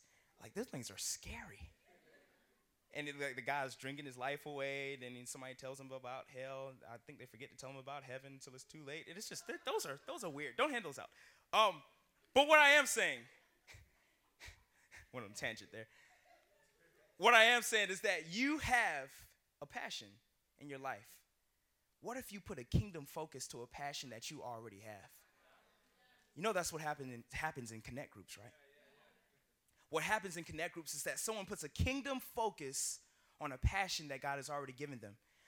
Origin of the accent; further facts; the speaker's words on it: Columbia, South Carolina, United States; moved away as an adult; now in Washington, United States; And I came up, and I came from Columbia, South Carolina, to Washington, D.C. to attend Howard